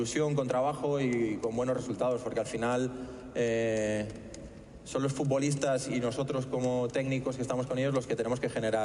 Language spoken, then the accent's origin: Spanish; Catalonia, Spain; Sabéis que soy catalán, no lo escondo